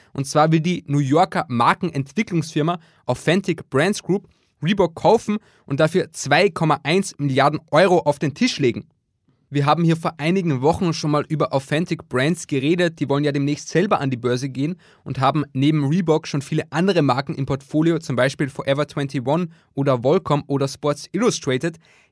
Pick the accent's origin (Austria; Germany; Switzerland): Austria; nach Österreich, in meine Heimat